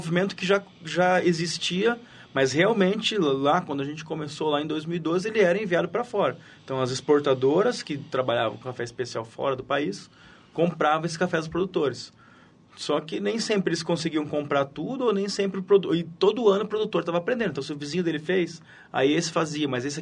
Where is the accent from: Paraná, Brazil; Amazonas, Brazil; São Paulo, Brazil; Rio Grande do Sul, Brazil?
Paraná, Brazil; Londrina; born there; eu sou nascido em Londrina, tem todo um... a cidade do café, né?